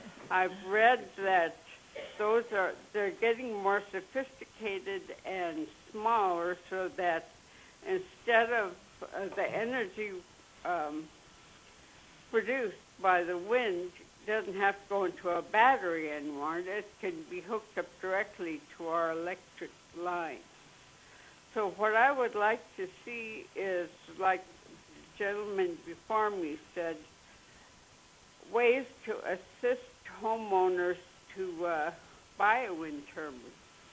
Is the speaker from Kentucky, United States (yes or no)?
no; Sitka, Alaska, United States; born there; I was born in Sitka, but I met a guy from here, and we married, and I've been here over 30 years.